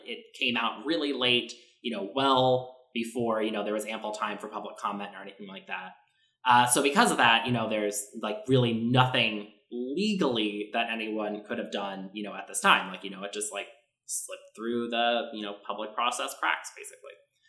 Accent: United States; You know, we're American here. I signed it this morning.

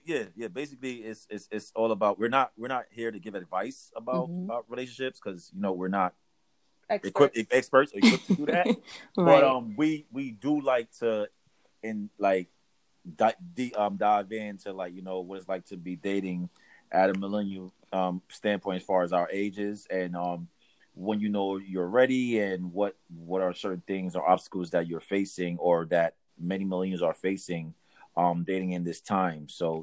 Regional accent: Costa Rica; I'm Hispanic. I'm from Costa Rica

